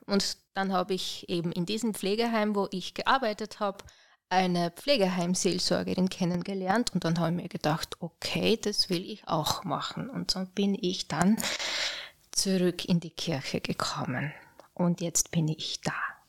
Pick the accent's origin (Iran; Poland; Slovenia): Slovenia; German is a second language; now in Austria; Also als ich schon erwähnt habe, ich komme aus Slowenien und dort schaut das Leben ein bisschen anders aus. Und als ich nach Österreich gekommen bin